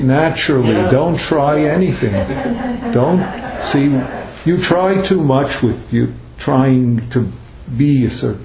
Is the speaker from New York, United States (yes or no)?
yes; New York, United States; accent: New York; Sometimes my accent squashes words together, so I have to clarify. I wasn't saying dysfunctioning, but this-functioning. New York accents are strong